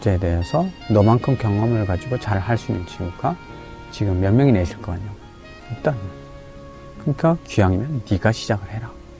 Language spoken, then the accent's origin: Korean; Chongjin, North Hamgyong, North Korea; now in South Korea; 저 도지사는 못해도 청진 시장은 될 겁니다. 왜냐면은 제 고향 사람들 가장 잘 먹고 잘 살게 나만큼 잘 먹고 잘 살 수 있게 제가 해보고 싶다라는 욕심이 있는 거죠.